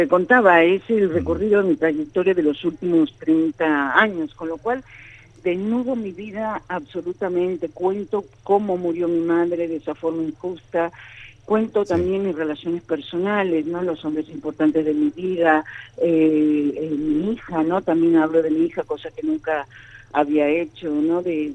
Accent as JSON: {"language": "Spanish", "region": "Santiago del Estero", "country": "Argentina", "tie": "born or raised there", "said": "cuando uno se va de aquí, ¿no?, se autoexilia porque no ha tenido oportunidades en Santiago del Estero, pero fíjate, a la vuelta de la vida vuelvo otra vez, me reconcilio con mi tierra"}